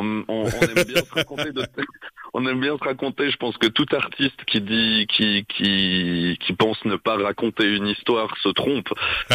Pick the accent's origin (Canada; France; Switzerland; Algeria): Switzerland; Lausanne, Vaud; Je viens de Lausanne. Je fais de la musique depuis que je suis complètement ado.